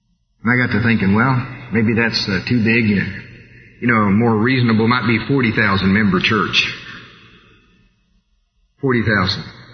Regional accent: Tulsa, Oklahoma, United States; See, and we're from Tulsa, and we've got really good churches in Tulsa.

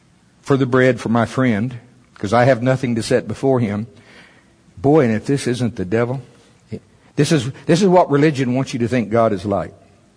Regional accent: United States; I'm from Pottawatomie County.

